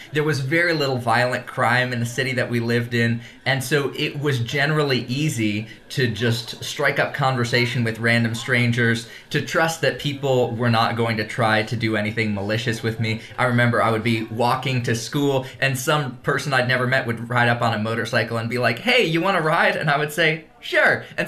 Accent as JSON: {"language": "English", "country": "Indonesia", "tie": "born or raised there", "also_born_or_lived": "United States", "said": "You know, because I grew up in Indonesia, when I would be in the United States, I would be like, well, I'm technically from the United States, but I don't really feel like I own this place because everybody else lives here."}